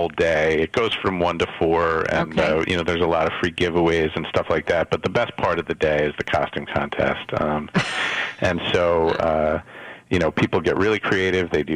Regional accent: New York, United States; I grew up in Westchester County.

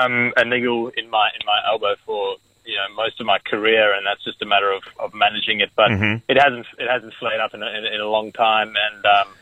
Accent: South Africa; now in Perth, Australia; Well, I grew up in South Africa. I moved over to Perth 8 years ago now.

